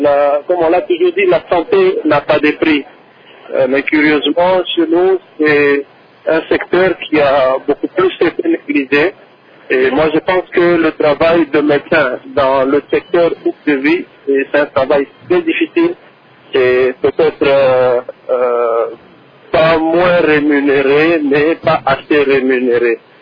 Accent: Kinshasa, DR Congo; Donc en réalité, le travail de médecin chez nous, à Kinshasa, c'est un travail difficile.

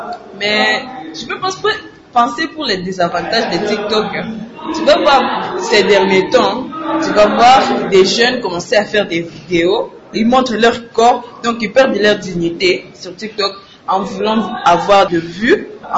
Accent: DR Congo; ici chez nous, en RDC

